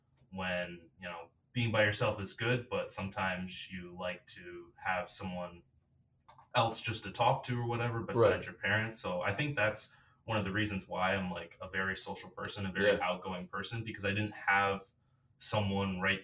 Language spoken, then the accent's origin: English; Schenectady, New York, United States; So I'm from Schenectady. It's right outside Albany.